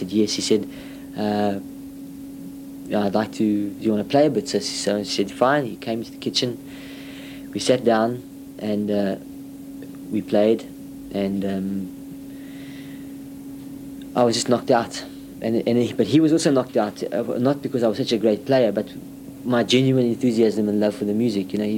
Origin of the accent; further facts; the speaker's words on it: England, United Kingdom; now in South Africa; I'm English, so I decided that, you know, there's also quite a very prominent English culture in this country, and I'm very interested as a white African